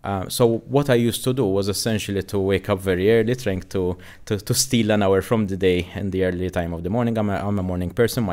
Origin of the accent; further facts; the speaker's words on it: Valletta, Malta; And I'm from Valletta, you know, so you know, giving something back to the city.